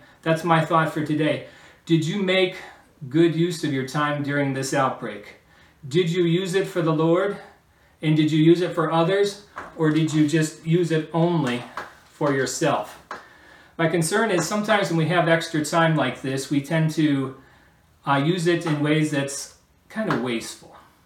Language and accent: English; Michigan, United States; I just want to again reiterate that we're from Michigan, and the state has been hit hard by the coronavirus.